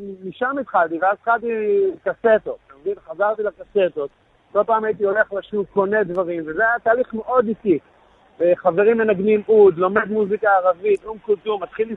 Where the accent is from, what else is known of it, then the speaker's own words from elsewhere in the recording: Givatayim, Tel Aviv District, Israel; כן, אני גדלתי בגבעתיים, משפחה שלי מרמת גן ויד אליהו וירושלים וכל מיני מקומות.